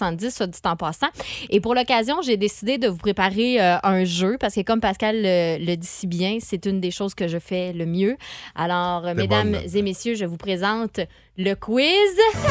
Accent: Paris, Île-de-France, France; Je suis de Paris.

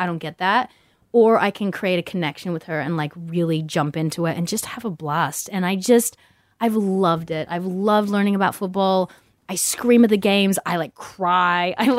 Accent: Australia; Growing up in Australia, there's tons of English people.

